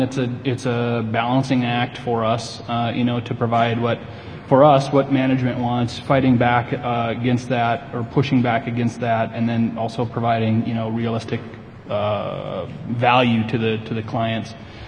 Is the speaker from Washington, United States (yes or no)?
no; South Dakota, United States; we're from South Dakota, very ag based.